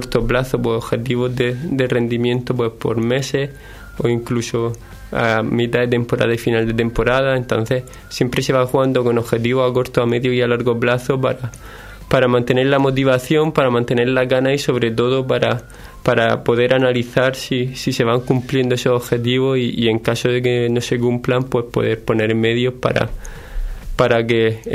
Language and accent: Spanish; San Pedro del Pinatar, Region of Murcia, Spain; also born or lived in San Javier; yo soy un deportista de San Javier, que me he criado aquí en San Pedro del Pinatar, un pueblo San Javier de 33.000 personas, San Pedro del Pinatar cerca de esa cifra